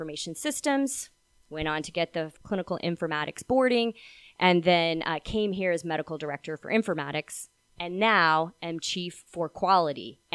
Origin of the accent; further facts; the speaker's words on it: Washington, District of Columbia, United States; So I grew up in Washington, D.C. And the interesting thing is my mother was a nurse at Georgetown Hospital.